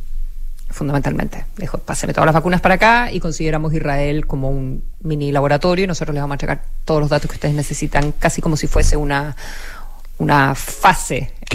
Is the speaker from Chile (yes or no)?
yes; Concepción, Biobío, Chile; Somos competitivos los chilenos.